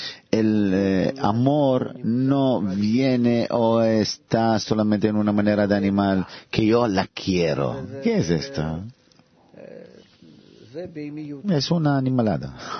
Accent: Israel; Yo soy de Israel. A lo mejor soy levista.

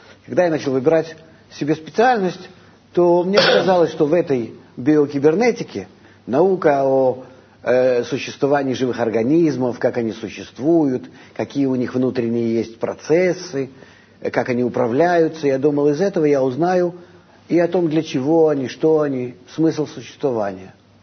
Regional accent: Vitebsk, Vitebsk Region, Belarus; Нет, я вообще из Витебска.

